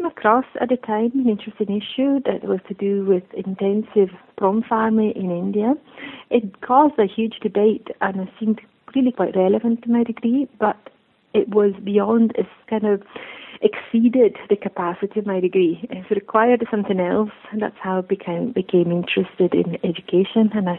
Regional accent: Italy; English is a second language; I'm originally from Italy. I gained my first degree at the University of Turin.

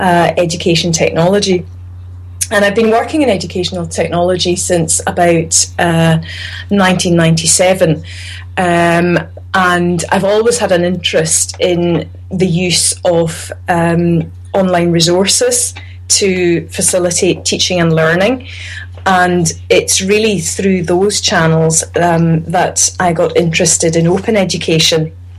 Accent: Stornoway, Scotland, United Kingdom; now in Glasgow, United Kingdom; I'm originally from the Western Isles. I was born and brought up in Stornoway.

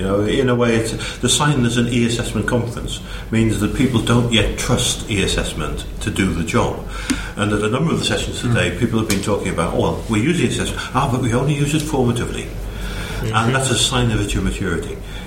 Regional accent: Washington, North East England, United Kingdom; moved away as an adult; also born or lived in Wales; I come from Washington and County Durham, as it used to be called. It's now part of Tyler Wear. I grew up there, got a degree and graduate PhD in science, went off to Wales for what turned out to be 25 years

